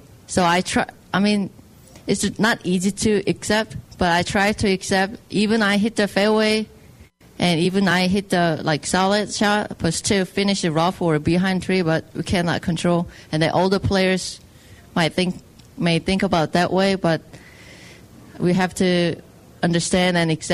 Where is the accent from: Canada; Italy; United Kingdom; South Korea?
South Korea; English is a second language; now in Orlando, United States; I always say, you know, from Korea, because I feel like I'm Korea, and I came here from Korea and play golf on LPGA Tour, and I just have a house in Orlando